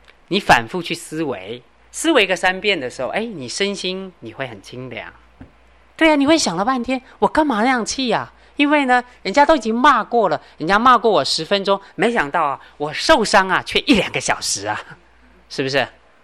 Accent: China; 有时候我们中国人讲叫中庸之道

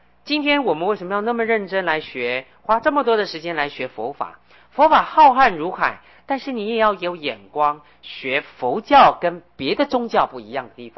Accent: China; 所以我们中国人是很有福报

